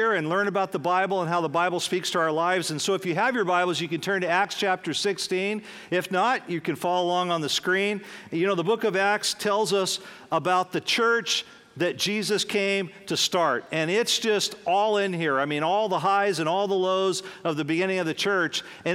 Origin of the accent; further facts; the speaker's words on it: San Francisco, California, United States; I'm from the Bay Area, San Francisco, Golden State Warriors.